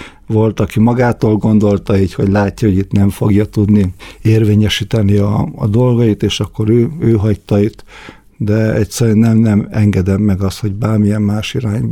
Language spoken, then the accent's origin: Hungarian; Miskolc, Borsod-Abaúj-Zemplén, Hungary; Én világéletemben miskolci voltam, itt születtem, egyszer imádom ezt a várost